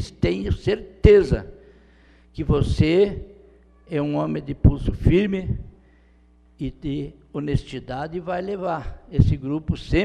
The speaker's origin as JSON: {"language": "Portuguese", "region": "Rio Grande do Sul", "country": "Brazil", "said": "Orgulho de ser gaúcho, de erguer a bandeira e dizer, eu sou gaúcho, eu sou patriota"}